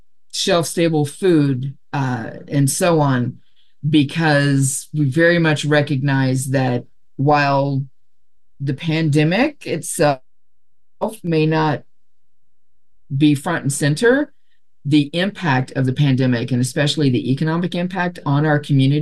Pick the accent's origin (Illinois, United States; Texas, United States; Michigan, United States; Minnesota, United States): Texas, United States; Dallas; now in Oregon, United States; I am originally from Dallas, Texas, but I've been here since 97.